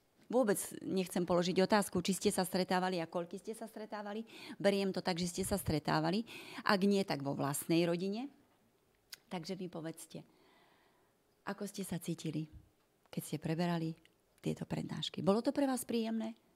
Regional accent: Banská Bystrica, Banská Bystrica Region, Slovakia; Som predsa len z Bystrice a mohli sme sa minúť

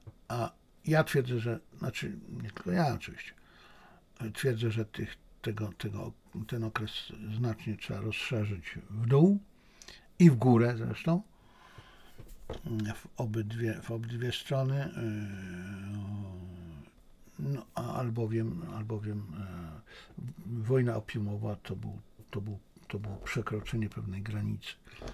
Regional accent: China; a to jestem Chińczykiem, więc to, że to jest dla mnie oczywiste

